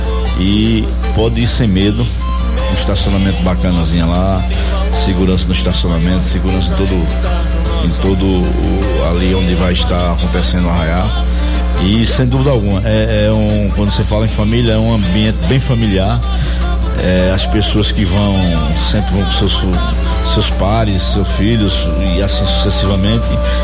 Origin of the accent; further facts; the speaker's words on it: Northeast Region, Brazil; Eu sou da terra do forró, sou nordestino, do sertãozão mesmo lá, e a gente cresceu ouvindo forró.